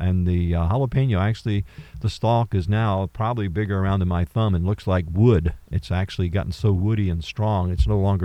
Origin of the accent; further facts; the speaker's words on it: Virginia, United States; unlike where I grew up in Virginia, where you can get down to zero and below.